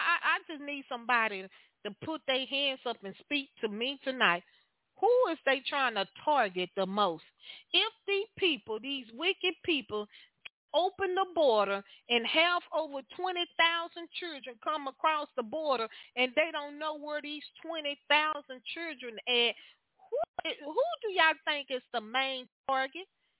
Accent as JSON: {"language": "English", "region": "Louisiana", "country": "United States", "tie": "born or raised there", "said": "I grew up in Louisiana"}